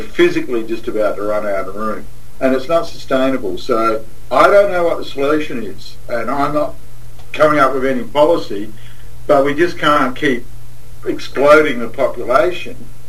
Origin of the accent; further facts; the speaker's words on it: Australia; I grew up in Australia, as most of you know.